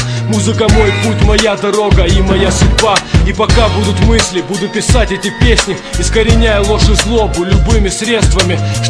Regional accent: Donetsk, Donetsk Oblast, Ukraine; мое сердце остается в городе надежды, веры. Откуда я родом, где я знаю все дворы и переулки. Мой Донецк, мой дом, мои любимые люди.

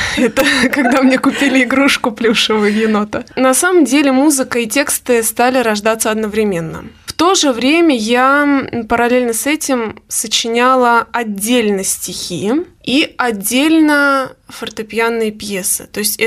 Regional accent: Zhukovsky, Moscow Oblast, Russia; Я коренная жуковчанка, профессиональный музыкант.

